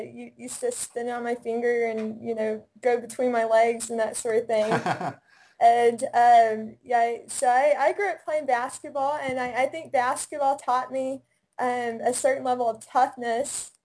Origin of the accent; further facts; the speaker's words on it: Oklahoma, United States; Yeah, so I grew up in Oklahoma. I'm a born and bred Oklahoman.